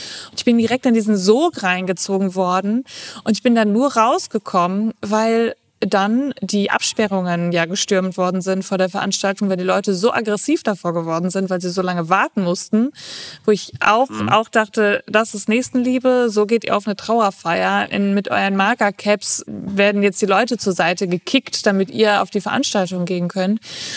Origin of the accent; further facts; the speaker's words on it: Germany; mein Akzent, das merken die ja direkt, dass man aus Deutschland kommt